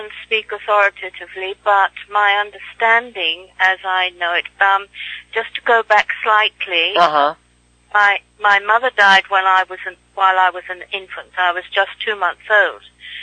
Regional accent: India; I was born and raised in India.

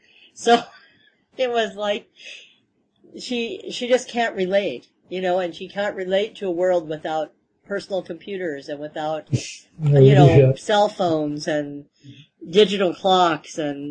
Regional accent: United States; And my first reaction as an American was to get in our cars

